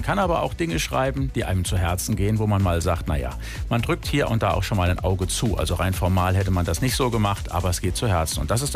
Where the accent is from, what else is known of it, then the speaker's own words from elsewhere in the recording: Germany; accent: German; mein deutscher Akzent beim Englisch sprechen wird hier und da auch für schottisch gehalten, wenn ich in England bin.